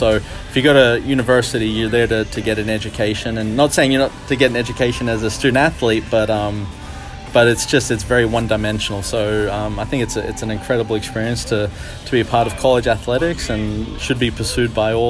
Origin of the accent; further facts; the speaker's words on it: Australia; moved away; Now, for me, growing up in Australia, you try and get on the field as much as you can in a team environment